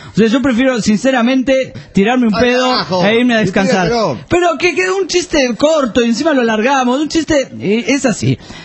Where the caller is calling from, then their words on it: La Pampa, Argentina; Somos de la Pampa Argentina.